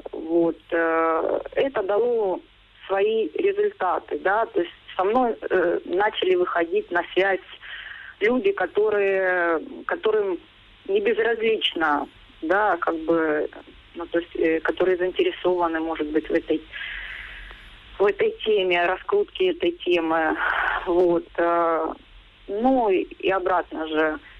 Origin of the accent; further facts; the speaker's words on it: Donetsk, Donetsk Oblast, Ukraine; now in Dnipro, Ukraine; Вообще из Донецка. Uh-huh. То есть мы переселенцы из Донецка. Первым городом был Павлоград еще в 2014 году летом. А этим летом, в июле, мы переехали в Днепропетровск и обосновались в нем.